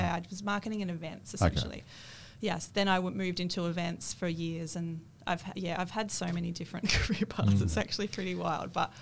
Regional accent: Shepparton, Victoria, Australia; moved away as an adult; No, I grew up in Shepparton. So I'm

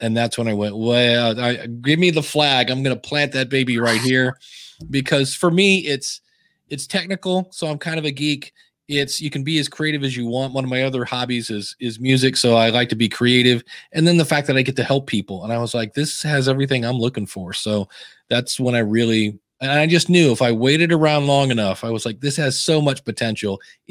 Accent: Akron, Ohio, United States; also born or lived in Cleveland; I moved from Akron to Cleveland, which is about 45 minutes north, and was there for about 8 years while I was married.

